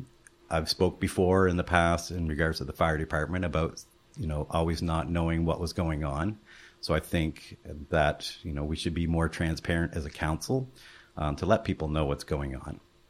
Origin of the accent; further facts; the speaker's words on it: Baie Verte, New Brunswick, Canada; now in Sackville, Canada; I'm actually from Bayvert. I grew up there pretty much all my life. I moved here to Sackville in 2008 when I joined Mineris with a new position there.